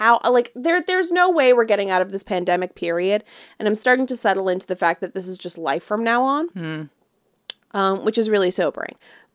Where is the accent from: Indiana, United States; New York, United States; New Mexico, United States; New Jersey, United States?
New Jersey, United States; Because we're all from New Jersey and we were like, we're going to fuck this up with some cannolis.